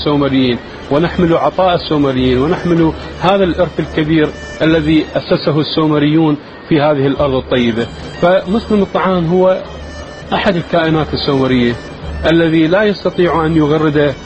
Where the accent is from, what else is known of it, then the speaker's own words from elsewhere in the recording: south, Iraq; فإن الجنوب وسومر بالذات أحملها معي في أوجاعي وأحملها معي في شجني وفي نصي وفي نبضي فأنا طائر جنوبي